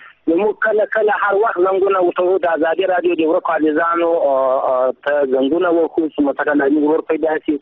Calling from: Iran; زه خپله اوس په ایران کښې یم د ایرانه مې زنګ تماس نیولی ده.

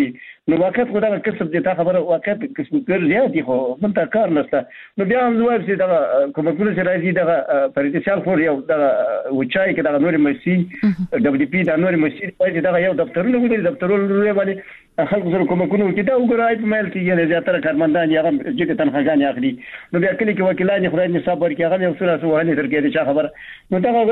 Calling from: Baghlan, Afghanistan; بغلان مې تماس نیولې

